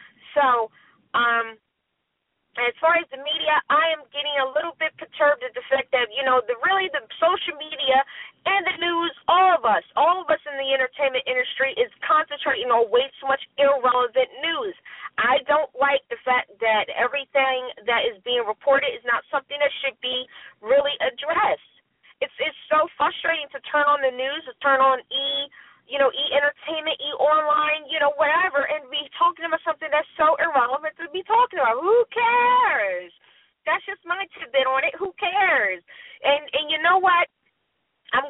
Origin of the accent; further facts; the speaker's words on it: United States; the United States, and I'm American too, is very hard to please.